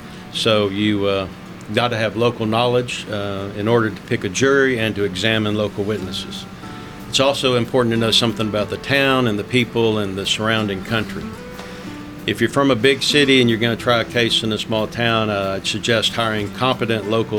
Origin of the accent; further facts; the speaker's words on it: Houston, Texas, United States; Tom, I grew up in Houston, Texas. My father was a native of Center Point, so that's what got my interest out here. But attended high school in Houston